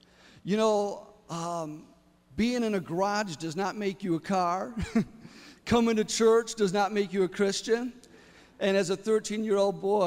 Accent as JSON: {"language": "English", "town": "Glenwood", "region": "Illinois", "country": "United States", "tie": "born or raised there", "said": "And soon, I grew up in Glenwood. Kids started coming from Ford Heights."}